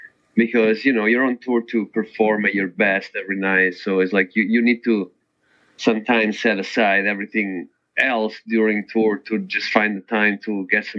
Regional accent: Italy; my culturally growing up in Italy is way closer to, it's a Latin country.

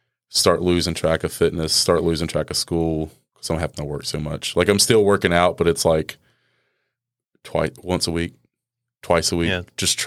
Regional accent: United States; No, yeah, I'm a local guy.

